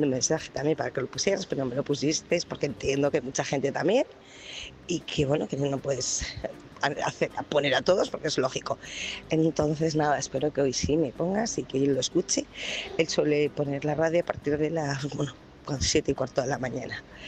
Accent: Bilbao, Basque Country, Spain; de Bilbao y quería mandarle un saludo a mi chico

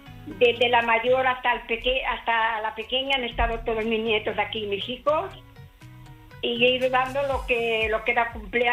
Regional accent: Sant Feliu de Llobregat, Catalonia, Spain; Pero que sepas que soy de Barcelona, de San Feliz de Llobregat.

